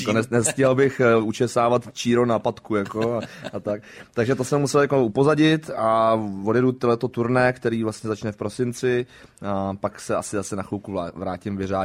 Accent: Plzeň Region, Czechia; já jsem vyrůstal na Tachovsku nebo na Domažlicku a tam jsme měli penzion s rodičima

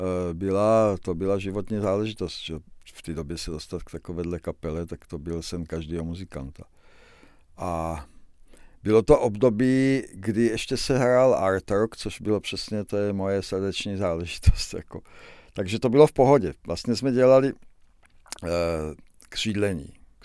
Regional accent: Velké Meziříčí, Vysočina Region, Czechia; also born or lived in Zlín; now in Brno, Czech Republic; já jsem se narodil v Gottwaldově, čili jsem se narodil ve městě, který neexistuje, že jo. Ale už jako v podstatě ještě skoro mimino se naši odstěhovali do Velkého Meziříčí, takže já jsem v podstatě jakoby velkomeziříčák.

